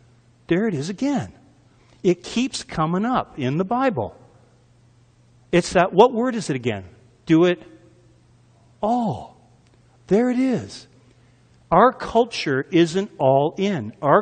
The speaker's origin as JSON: {"language": "English", "country": "Canada", "said": "Yeah, I'm Canadian, by the way."}